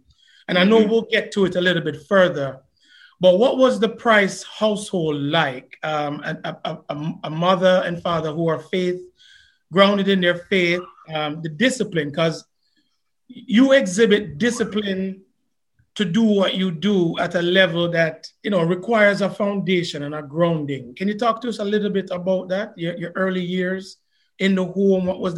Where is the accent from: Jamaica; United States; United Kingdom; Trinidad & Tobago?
Jamaica; Portmore, Saint Catherine Parish; of your teammates is someone I've known since I was about 4 or 5 years old, Christopher Chipper Morgan. We grew up together in Edgewater in Portmore.